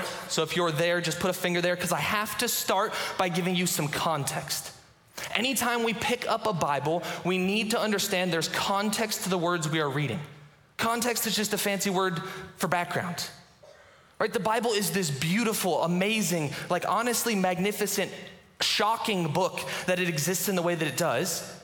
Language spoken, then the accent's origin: English; Sioux Falls, South Dakota, United States; I never wanted to come to SDSU. I'm from Sioux Falls. Any Sioux Falls people in here?